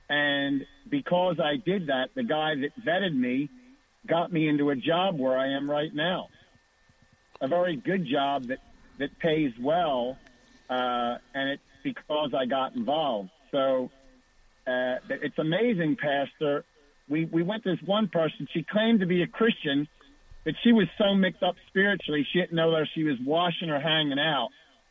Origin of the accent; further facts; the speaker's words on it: Pennsylvania, United States; I mean, I'm from Pennsylvania